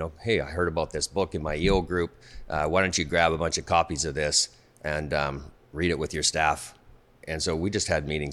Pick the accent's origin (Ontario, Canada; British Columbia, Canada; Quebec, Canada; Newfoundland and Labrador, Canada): British Columbia, Canada; Kelowna; also born or lived in Vancouver; So I, after high school, I moved down to Vancouver for a few years and decided to move back to my hometown, Kelowna, and just needed work, honestly.